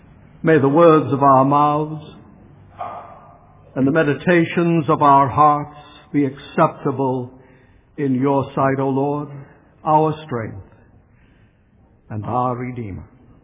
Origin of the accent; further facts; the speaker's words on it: Lexington, Massachusetts, United States; also born or lived in Arlington; I was born in Arlington. How many of you are from Arlington? Ah, there. And there's no plaque, by the way, at the house where I was born, so don't look for it. And I grew up in Lexington.